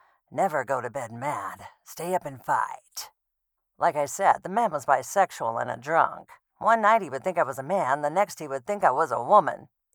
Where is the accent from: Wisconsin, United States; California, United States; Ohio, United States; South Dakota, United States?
Ohio, United States; Lima; born there; Not at all. I was born in Lima, Ohio.